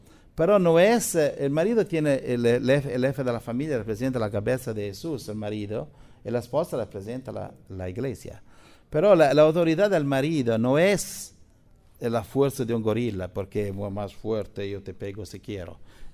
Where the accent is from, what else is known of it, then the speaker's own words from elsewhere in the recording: Italy; yo soy italiano